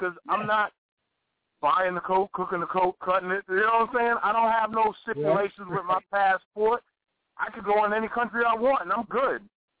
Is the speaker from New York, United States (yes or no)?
yes; Queens, New York, United States; he ain't on the same level as … with me because I'm from Queens.